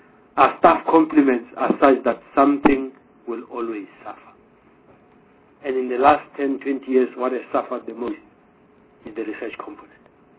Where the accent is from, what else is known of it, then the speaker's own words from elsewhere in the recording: Johannesburg, Gauteng, South Africa; I'm from Johannesburg.